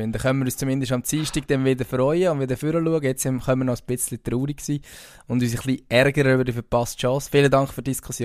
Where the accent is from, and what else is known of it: Switzerland